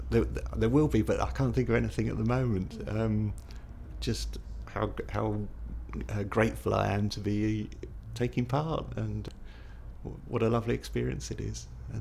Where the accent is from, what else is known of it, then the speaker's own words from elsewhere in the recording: Pinner, London, United Kingdom; I grew up in mostly in Pinner, and it was very nice.